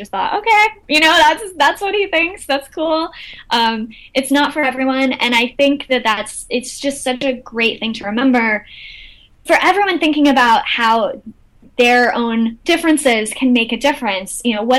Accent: Texas, United States; Yeah, listen, I'm from Texas, so we have, like, Tex-Mex.

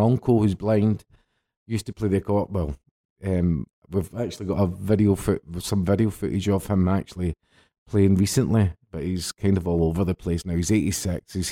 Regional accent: Scotland, United Kingdom; I was born in Duke Street Hospital, which then became a psychiatric unit for the criminally insane.

